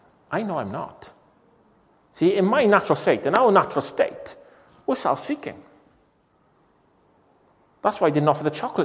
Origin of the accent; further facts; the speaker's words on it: Wales, United Kingdom; I'm Welsh, she's Irish, so we met in England.